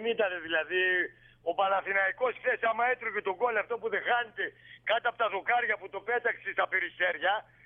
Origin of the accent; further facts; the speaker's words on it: Volos, Thessaly, Greece; είμαι από το Βόλο.